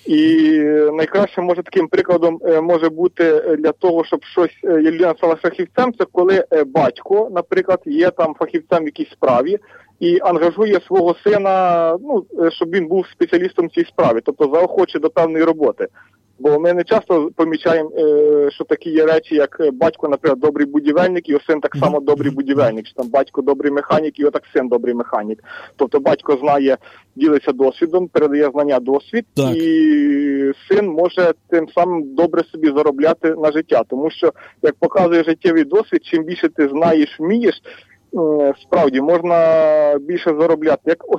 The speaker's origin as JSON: {"language": "Ukrainian", "region": "Vinnytsia Oblast", "country": "Ukraine", "said": "я з Вінницької області."}